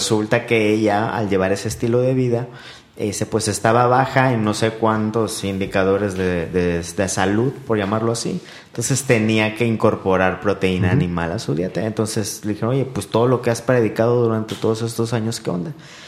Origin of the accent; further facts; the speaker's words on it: Monterrey, Nuevo León, Mexico; somos de Monterrey, estuvimos aquí en Monterrey.